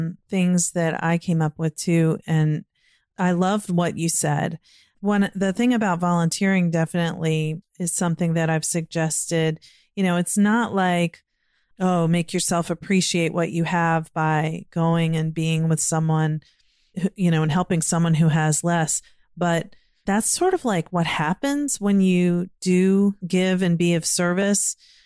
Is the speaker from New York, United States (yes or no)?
no; Virginia, United States; born or raised there; now in Maryland, United States